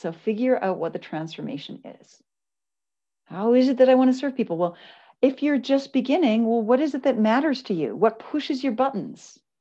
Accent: Canada; I'm Canadian, but I canceled a team meeting to watch.

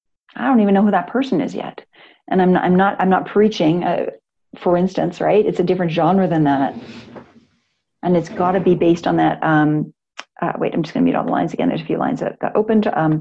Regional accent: Calgary, Alberta, Canada; I'm from Calgary, Alberta, Canada.

